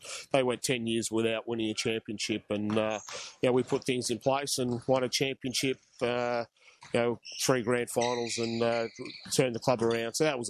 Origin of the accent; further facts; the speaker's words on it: Canberra, Australian Capital Territory, Australia; Yeah, well, born and bred in Canberra.